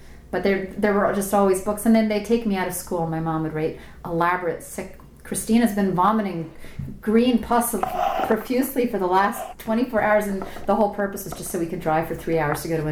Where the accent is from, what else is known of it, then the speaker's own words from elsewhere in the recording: Manhattan, New York, United States; born there; I was born in Manhattan mm-hmm. in 1960, mm-hmm. December 1st, 1960.